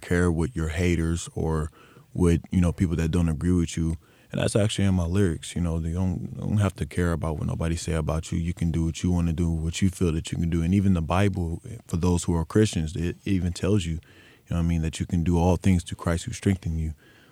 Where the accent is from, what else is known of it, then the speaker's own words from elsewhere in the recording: Oakland, California, United States; My situation, I grew up in Oakland, you know what I mean?